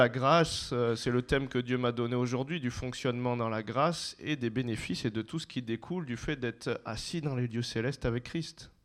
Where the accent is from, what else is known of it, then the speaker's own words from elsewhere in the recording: Valence, Auvergne-Rhône-Alpes, France; moi je suis originaire de la Drôme, je suis né à Valence, donc c'est pas très loin. Et donc j'ai bien grandi, je connais pas mal le secteur